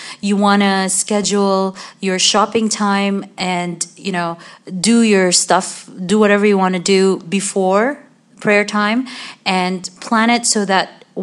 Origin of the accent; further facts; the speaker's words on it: Jeddah, Makkah Province, Saudi Arabia; But when I was growing up in Jeddah, it wasn't a very popular thing to be able to return and exchange anything that you bought.